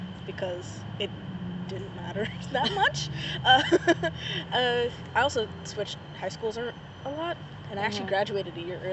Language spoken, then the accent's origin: English; Philippines; People are actually surprised to see that I actually, like, grew up in the Philippines. I'm half Filipino.